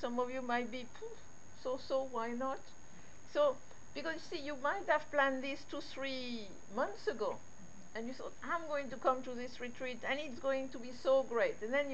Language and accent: English; France; accent: French; English is a second language; And also, especially with my French accent